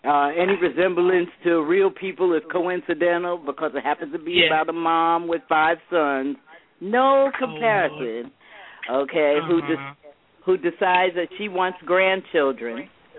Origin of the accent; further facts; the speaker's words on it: Queens, New York, United States; I'm from Cambria Heights, Queens, New York.